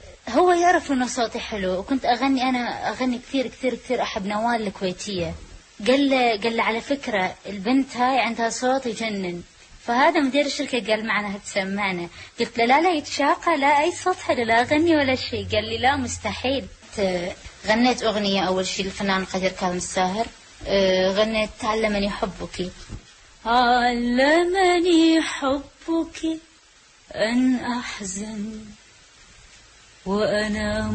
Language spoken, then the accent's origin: Arabic; Iraq; عانيت لحد ما وصلت للناس إنه أنا فنانة عراقية